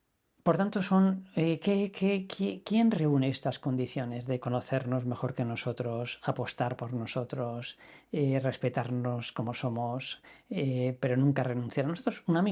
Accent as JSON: {"language": "Spanish", "country": "Spain", "said": "ni checo, ni apenas inglés, soy español."}